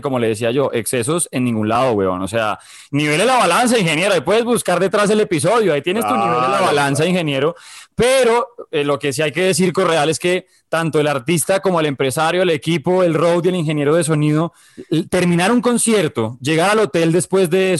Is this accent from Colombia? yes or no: yes; Colombia; Yo no vengo con ellos. Yo soy el colombiano.